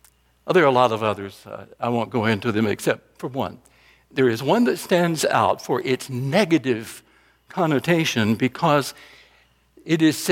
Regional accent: Rockingham, North Carolina, United States; That's the way it was where I grew up in Rockingham, North Carolina.

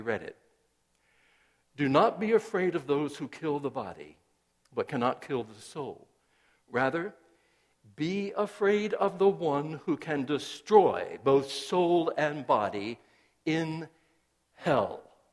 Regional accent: Rockingham, North Carolina, United States; When I was a child growing up in Rockingham, North Carolina, I was a good Presbyterian. I was born into a Presbyterian family.

